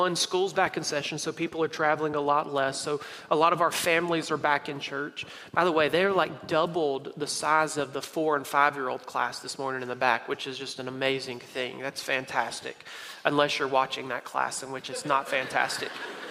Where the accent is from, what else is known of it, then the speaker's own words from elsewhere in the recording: Mississippi, United States; Y'all, I'm from Mississippi, right? Like where I come from, they teach us how to brush our tooth, you know, in school.